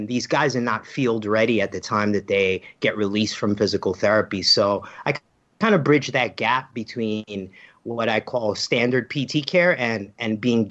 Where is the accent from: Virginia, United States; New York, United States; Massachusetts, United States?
New York, United States; Bronx; Yeah, I'm born and raised in the Bronx. Went to school in Florida, but I pretty much haven't left the nest for too long.